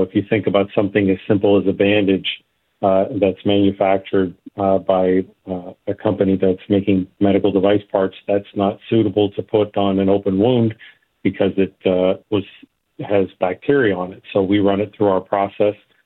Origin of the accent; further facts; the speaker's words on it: Erie, Pennsylvania, United States; I grew up in Erie, Pennsylvania, and moved here. My formative years, I went to the University of Pittsburgh, and then I bounced around the globe for a couple decades and came back about 10 years ago.